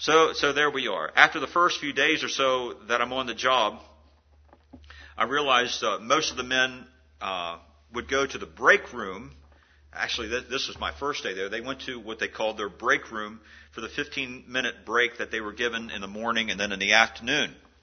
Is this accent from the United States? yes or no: yes; Maryland, United States; I was working at a cement block factory in my hometown back in Maryland